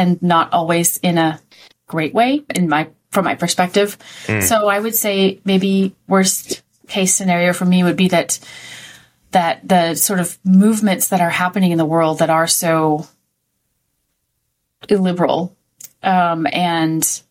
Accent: United States; now in Canada; I'm an American who lives in Canada and has recently gotten PR, permanent residence in Canada. So I feel like I'm both.

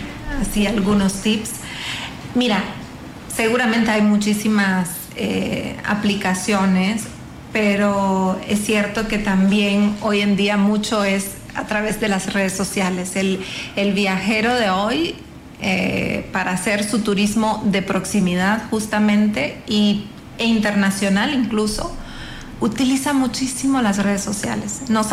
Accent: Mexico

